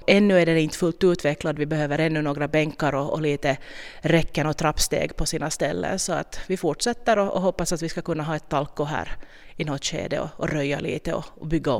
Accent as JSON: {"language": "Swedish", "town": "Nagu", "region": "Southwest Finland", "country": "Finland", "tie": "born or raised there", "said": "Jag är född och uppvuxen i Nagu. Jag är fullständigt nagubo. Har egentligen inga rötter, ingenting till Hårdkär."}